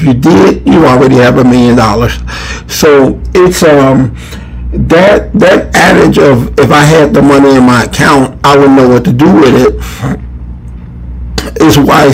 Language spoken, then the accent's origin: English; Chicago, Illinois, United States; So, my Bears, I'm from Chicago, so the Bears is 3-1.